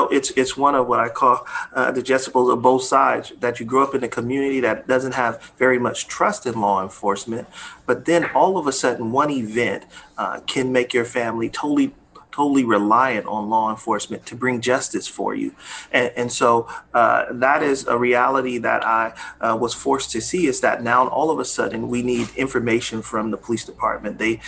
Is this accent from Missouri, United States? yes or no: no; Oakland, California, United States; You know, as a young man growing up in Oakland, a lot of young men experienced trauma at a very young age.